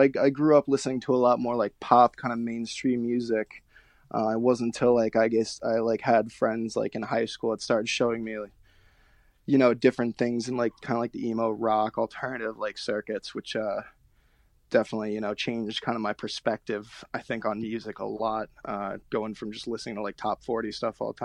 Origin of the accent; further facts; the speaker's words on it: Stony Brook, New York, United States; I was born and raised in Stony Brook, right near the university.